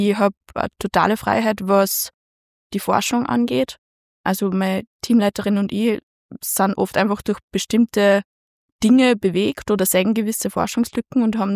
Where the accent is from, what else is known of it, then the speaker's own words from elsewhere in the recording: Ottensheim, Upper Austria, Austria; In Ottensheim.